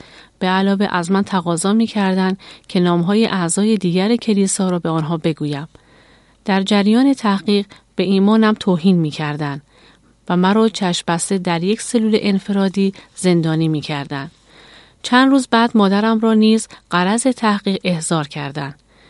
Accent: Mashhad, Razavi Khorasan, Iran; در ایران به دنیا آمدم.

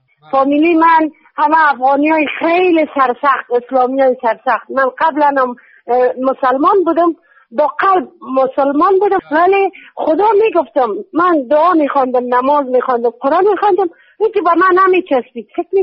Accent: Afghanistan; now in Iran; من اصلا افغانی هستم ولی تو ایران زندگی کردم، یه خورده لهجه دارم ببخشید.

